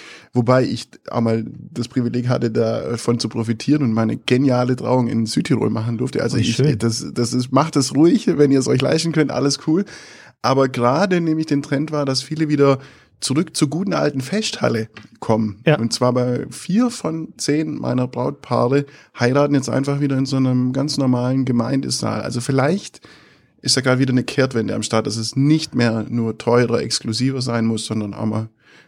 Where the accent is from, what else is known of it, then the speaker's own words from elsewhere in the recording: Kirchheim unter Teck, Baden-Württemberg, Germany; kommt 3 Kilometer weiter von meiner Heimatstadt Kirchheim unter Teck entfernt